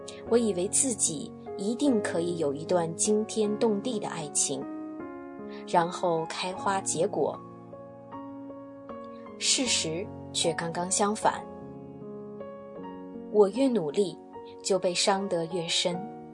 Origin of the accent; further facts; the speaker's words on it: Hong Kong; 我在香港出生，在一个家教颇严的中产家庭成长。